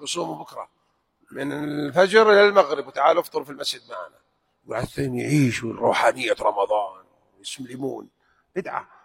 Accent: Hejaz, Saudi Arabia; كما يسمى عندنا في الحجاز في المهد

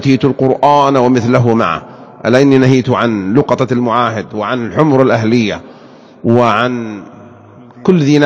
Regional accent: Mecca, Makkah Province, Saudi Arabia; وأنا ترى حضرت أعراس مثل هذه قديما وأنا صغير في مكة في عمر الثامنة والتاسعة لا أذكر

